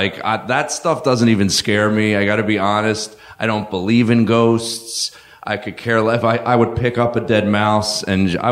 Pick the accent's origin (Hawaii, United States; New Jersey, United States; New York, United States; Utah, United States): New Jersey, United States; it really happened to me when I was 19 years old. I grew up in South Jersey, and let me paint the picture a little bit.